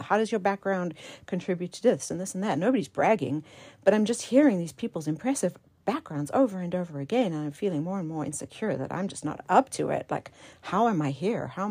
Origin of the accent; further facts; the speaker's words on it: South Africa; when I was growing up in South Africa, where I was constantly exposed to that horrific disparity of wealth